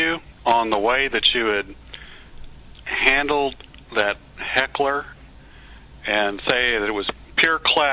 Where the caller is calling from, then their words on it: Conroe, Texas, United States; I'm calling from Conroe.